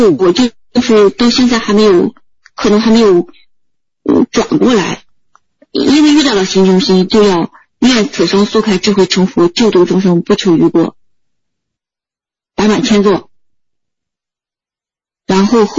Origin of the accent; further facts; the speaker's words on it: Qingdao, Shandong, China; 我是青岛的。